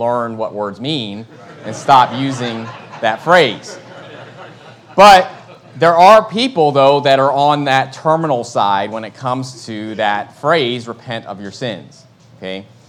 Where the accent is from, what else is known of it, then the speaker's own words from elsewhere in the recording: West Virginia, United States; And I'm from West Virginia, and there's a lot of tropes about West Virginia.